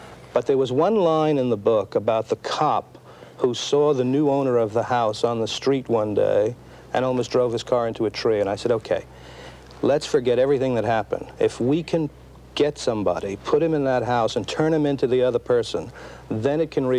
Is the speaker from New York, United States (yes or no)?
yes; Brooklyn, New York, United States; which I experienced when I grew up here in Brooklyn and lived my adult life in Manhattan.